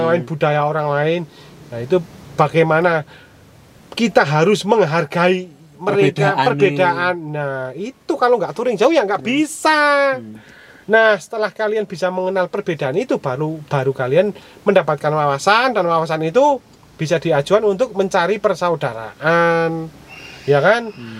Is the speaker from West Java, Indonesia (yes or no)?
no; Wonosobo, Central Java, Indonesia; Saya dari Wonosobo dari mau ke Jogja 2 jam.